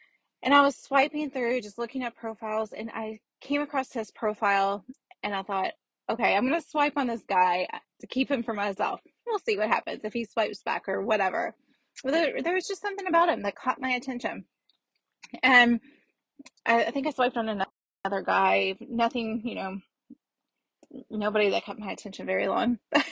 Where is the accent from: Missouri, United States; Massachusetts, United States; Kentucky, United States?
Kentucky, United States; Louisville; And my hometown it's a smaller city. It's Louisville, Kentucky, or Louisville for those who are not from there.